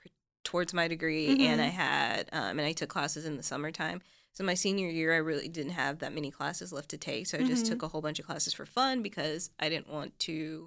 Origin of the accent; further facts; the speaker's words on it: Little Rock, Arkansas, United States; also born or lived in Tennessee / Mississippi / Texas / Pennsylvania; I was born in Little Rock, Arkansas. I actually moved around a lot as a kid. Uh-huh. So I've lived in Tennessee and Mississippi and Texas and Pennsylvania and Kansas and I think that's everything. And then we ended up back in Arkansas when I was in eighth grade.